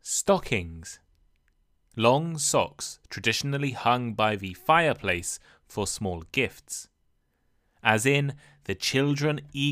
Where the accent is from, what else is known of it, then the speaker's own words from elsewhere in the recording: United Kingdom; And as a British person, who is spending Christmas in the UK with my family this year, I thought you might enjoy hearing about some British traditions.